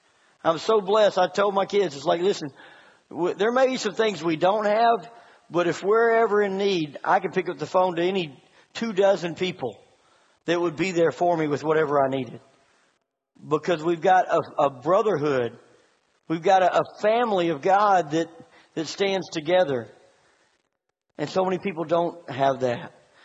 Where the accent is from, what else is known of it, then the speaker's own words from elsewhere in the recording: United States; I'm an American patriot, okay? I love our country.